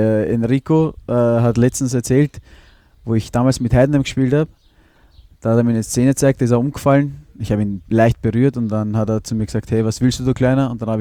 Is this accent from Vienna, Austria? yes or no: yes; Vienna, Austria; Ja, und ich bin ja aus der Ecke.